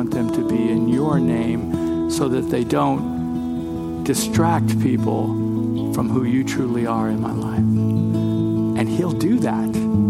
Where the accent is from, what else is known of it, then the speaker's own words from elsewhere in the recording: Texas, United States; born there; I was born in Texas, and I'm a fan of Texas history.